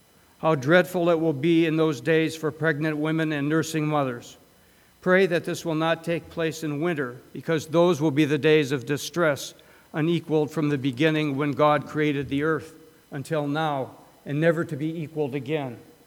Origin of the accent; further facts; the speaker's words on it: Cleveland, Ohio, United States; my hometown Cleveland Browns.